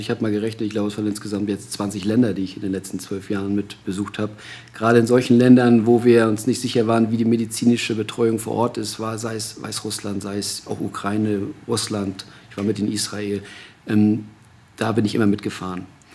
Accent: Flensburg, Schleswig-Holstein, Germany; ich bin ja in Flensburg aufgewachsen

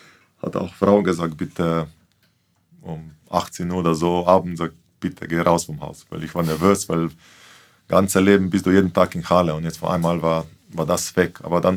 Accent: Celje, Savinjska, Slovenia; also born or lived in Graz; now in Flensburg, Germany; weil wir waren nur eine Stunde weg von meiner Heimat Celje

